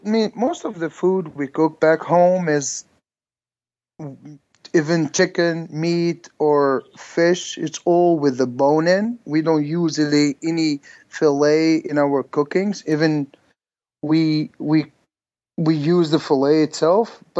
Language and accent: English; Algeria; now in San Francisco, United States; I'm from Algeria, North Africa. I moved to the state about 10 years ago. I worked at several restaurants here in I live in San Francisco now.